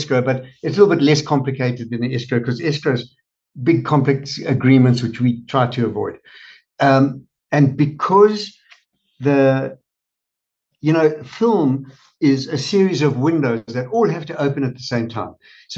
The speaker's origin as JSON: {"language": "English", "country": "South Africa", "said": "that was very unfortunate for me as a South African to sit here"}